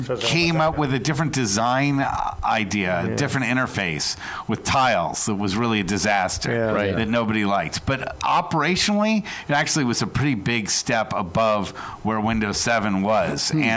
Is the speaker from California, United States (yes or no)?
yes; California, United States; And then when I grew up here in Marin County, I used the I worked at my mom took me to the Marin Computer Center here in Terra Linda.